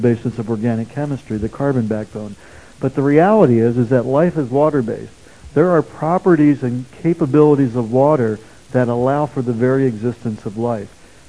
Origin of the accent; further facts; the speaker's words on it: Scottsdale, Arizona, United States; I'm here from Scottsdale, Arizona.